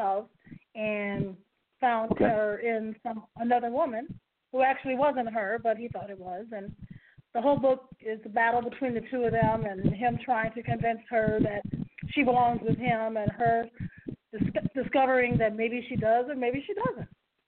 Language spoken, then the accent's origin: English; Detroit, Michigan, United States; I'm from Detroit, Michigan, where right now we're trying to figure out if we're going to be cold or hot. We don't know. And I lived here all my life